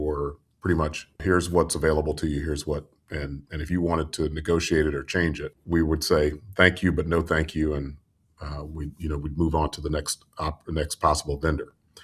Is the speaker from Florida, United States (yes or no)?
yes; Orlando, Florida, United States; who's located in, my hometown of Orlando, Florida